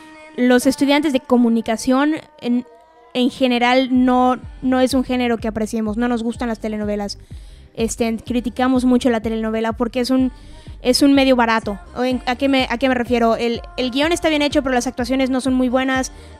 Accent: Yucatán, Mexico; Pues yo soy de México, de la República de Yucatán.

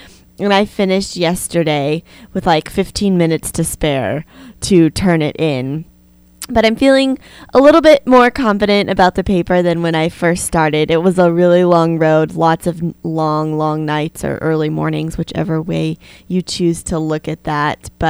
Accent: Arizona, United States; That might be a little bit cold. I might not enjoy it that much, but I'm still really excited to go to the desert of Arizona in the high desert.

